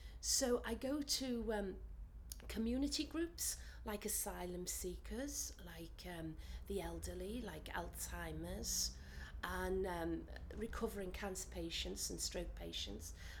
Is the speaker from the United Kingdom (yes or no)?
yes; Liverpool, North West England, United Kingdom; I'm from Liverpool. The best place in the world.